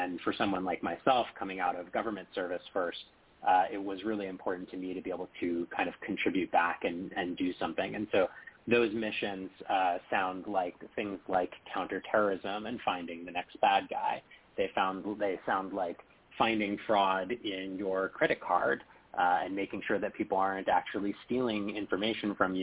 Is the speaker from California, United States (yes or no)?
yes; California, United States; So I grew up in Silicon Valley around the tech establishment, but I actually decided to leave Silicon Valley when I went to college